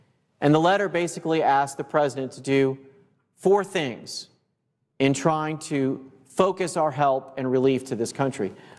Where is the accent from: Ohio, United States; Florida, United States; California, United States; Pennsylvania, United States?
Florida, United States; some of them from Orlando in my home state of Florida.